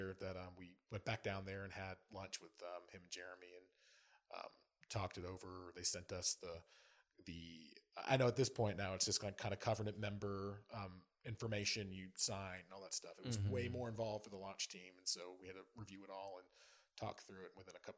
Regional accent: Durham, North Carolina, United States; I'm from Durham, even though I was not a Christian growing up.

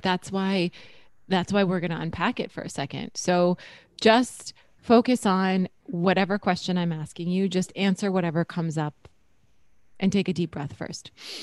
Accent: North Dakota, United States; I grew up in North Dakota, but when I moved from where I grew up

